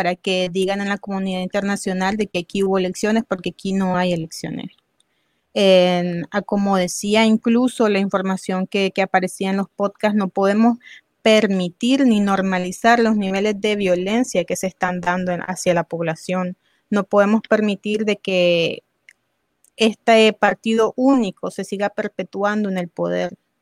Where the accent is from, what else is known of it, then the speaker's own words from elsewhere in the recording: Nicaragua; Y como nicaragüenses conscientes no podemos ponernos a buscar enemigos en sí, sino a entender el por qué.